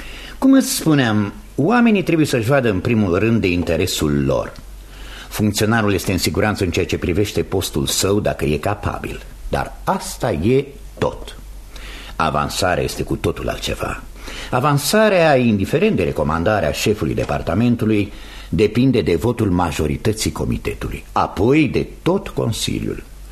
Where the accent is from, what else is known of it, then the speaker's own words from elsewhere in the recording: Orley, England, United Kingdom; M-am născut în Orley. Aici mi-am petrecut toată viața. M-am căsătorit cu o fată tot de aici